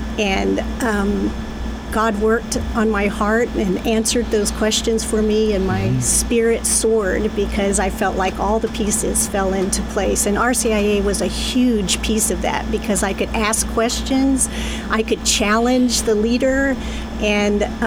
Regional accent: California, United States; I'm from California originally

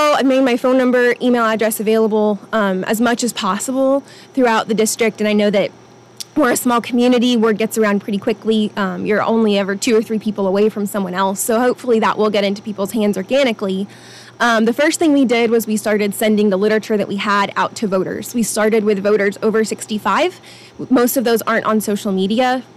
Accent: Tulsa, Oklahoma, United States; also born or lived in Kansas; So I grew up in Tulsa. I am not from this area originally. And then I've got family roots in Bartlesville, family roots in Collinsville, which is why I ended up this way after some time up in Kansas with my husband.

